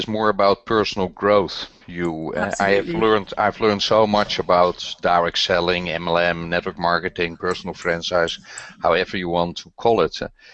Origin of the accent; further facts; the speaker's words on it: Netherlands; English is a second language; Well, obvious, I'm from the Netherlands, so there you have my terrible accent.